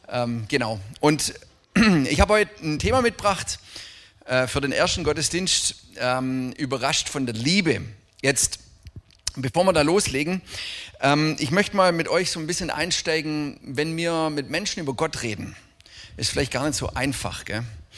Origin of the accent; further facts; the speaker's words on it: Krewinkel, Wallonia, Belgium; ich bin in Krewinkel groß geworden